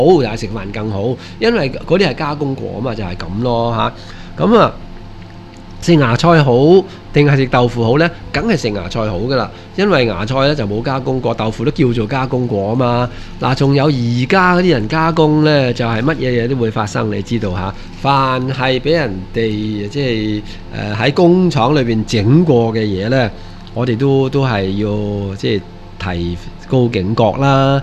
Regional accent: southern China, China; 一來咧就係因為飯咧係我哋南方即係種出嚟嘅嘢啦，我係南方人，我係生活喺南方。

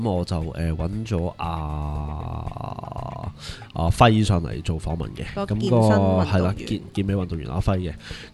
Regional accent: Hong Kong; 咁我哋作为香港人咧，虽然离我哋好远。

